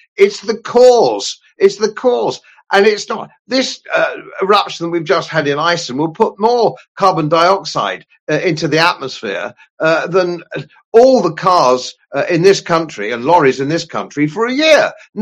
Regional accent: England, United Kingdom; They're rioting in Dublin at the moment, but of course we don't riot, no, because we're English, and we just hope that it won't come up Lime Grove.

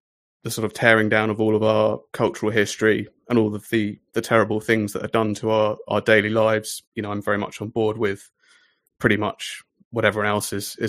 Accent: England, United Kingdom; I am an English essayist and video artist.

